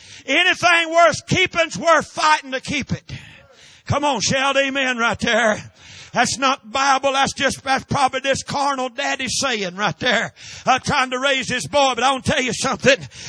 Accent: North Carolina, United States; My daddy had a garden when I was a boy. And we're from Randolph County, North Carolina, right in the center of the state.

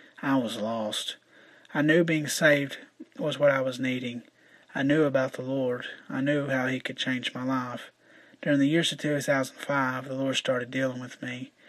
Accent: Richmond, Kentucky, United States; born there; I was born on September the 8th, 1992, in Richmond, Kentucky.

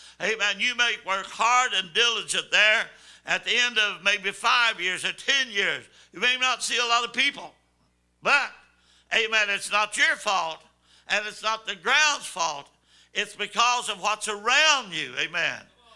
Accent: Arkansas, United States; We're both from Fulton County, Arkansas.

